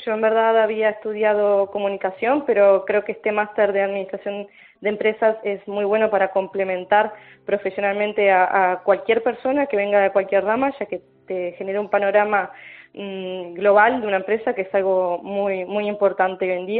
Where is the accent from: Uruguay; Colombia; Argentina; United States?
Uruguay; moved away as an adult; now in Jaén, Spain; Yo en realidad soy de Uruguay, pero bueno, me gané una beca para venir a hacer otro máster en turismo sostenible. Uh-huh. Y bueno, aquí me quedé, en Jaén, encantada en Jaén.